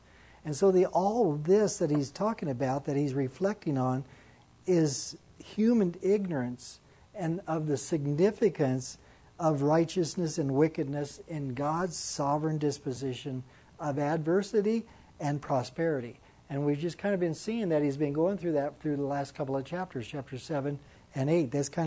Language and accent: English; Las Vegas, Nevada, United States; You know, I grew up in Vegas, so I figured out early on that you know, those big buildings down there